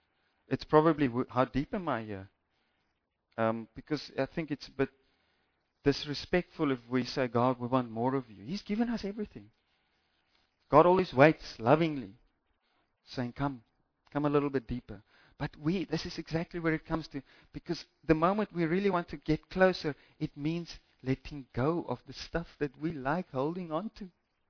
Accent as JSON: {"language": "English", "town": "Windhoek", "region": "Khomas", "country": "Namibia", "said": "Swakopmund, most of you, I come from Windhoek, at least there we did it sometimes."}